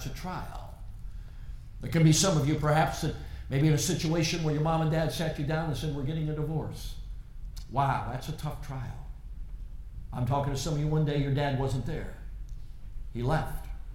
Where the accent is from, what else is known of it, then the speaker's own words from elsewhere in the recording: Chicago, Illinois, United States; Now, friends, I grew up in Chicago. I've never been mugged.